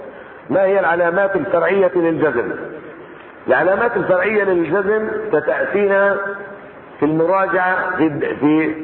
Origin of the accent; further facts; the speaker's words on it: Jordan; المناهج المدرسية عندنا في الأردن